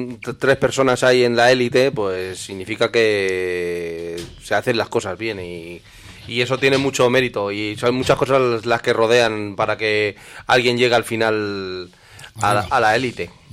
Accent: Fuertescusa, Castilla-La Mancha, Spain; de Fuerte Escusa! Es que, vamos, es que somos pocos, pero bienvenidos.

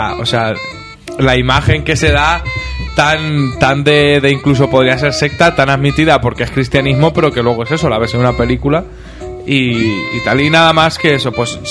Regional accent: Albacete, Castilla-La Mancha, Spain; now in Cuenca, Spain; yo vengo de Albacete y lo sé y lo llevo viendo toda mi vida.

